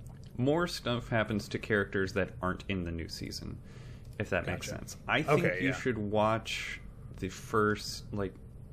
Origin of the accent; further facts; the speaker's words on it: Texas, United States; we grew up in Texas, and these are just my parents and my friend's parents.